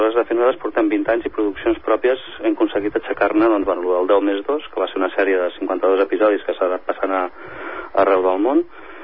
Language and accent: Catalan; Ripollet, Catalonia, Spain; nosaltres som de Ripollet, la gent que va fundar l'estudi ara fa 20 anys, però estem ubicats a Cerdanyola, concretament al Pont Vell